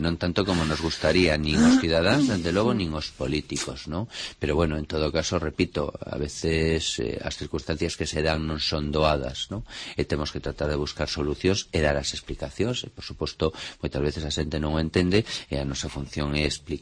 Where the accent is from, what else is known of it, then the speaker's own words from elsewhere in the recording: Ourense, Galicia, Spain; pero por riba de todo son de Ourense, debome a esta cidade, ¿no?